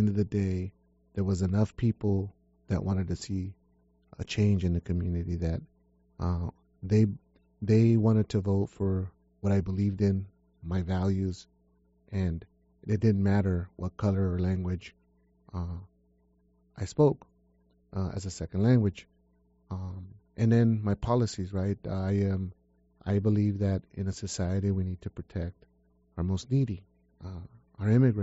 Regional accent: United States; But I'm an American. At the end of the day, I'm an American.

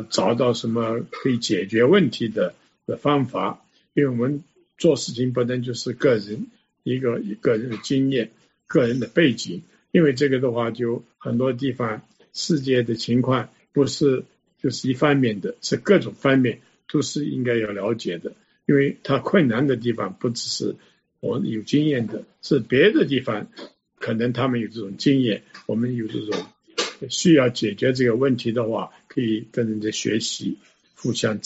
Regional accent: Hong Kong; now in Bellevue, United States; 我个人是香港长大的，所以我对于这个世界性 global 的这个了解，而且这个感情是很重。

